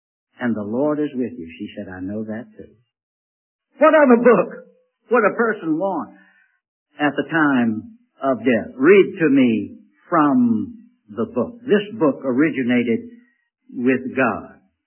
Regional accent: Richmond, Virginia, United States; I knew that this was in Richmond, Virginia, my hometown. I knew I had to get back to North Carolina.

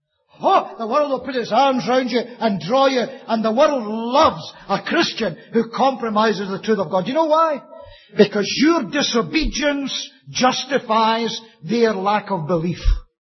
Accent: Scotland, United Kingdom; Or maybe because I'm Scottish.

